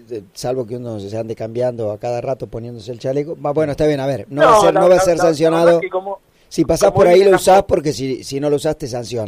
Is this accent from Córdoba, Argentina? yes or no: no; Tapalqué, Buenos Aires Province, Argentina; en mi pueblo, en Tapalqué no andan motochorros